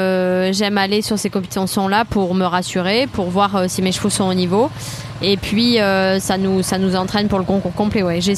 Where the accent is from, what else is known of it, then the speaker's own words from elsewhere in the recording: Toulouse, Occitanie, France; je suis originaire de Toulouse.